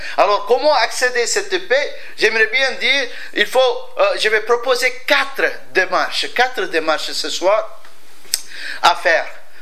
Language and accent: French; India; En Inde, j'ai grandi en Inde.